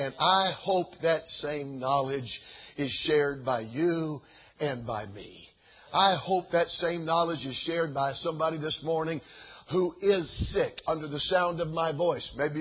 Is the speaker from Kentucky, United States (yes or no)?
no; Georgia, United States; I said, "Hey … I'm from Georgia."